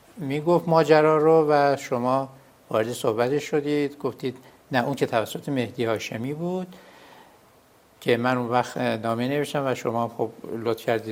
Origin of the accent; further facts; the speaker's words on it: Qom, Iran; من فرزند چهارم هستم و در قم متولد شدم.